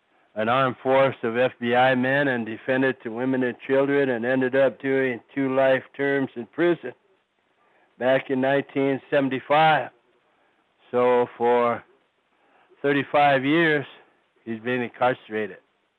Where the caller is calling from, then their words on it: Pine Ridge, South Dakota, United States; right now I'm calling in from South Dakota, my home reservation out here on the Pine Ridge Reservation.